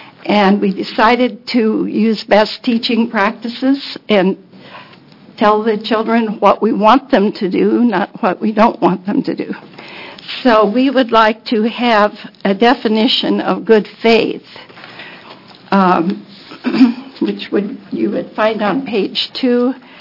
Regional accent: Beaverton, Oregon, United States; Chair Hatz and members of the committee … from Beaverton.

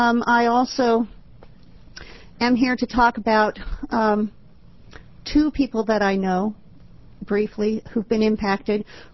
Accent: Eugene, Oregon, United States; I'm from Eugene, Oregon on Bloomberg Road.

